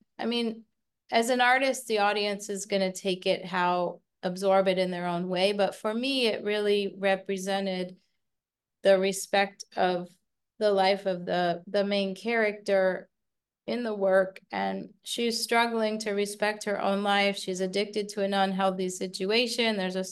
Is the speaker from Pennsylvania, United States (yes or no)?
no; Florida, United States; Obviously, with a new cast, I've hired dancers in Florida, which is my hometown.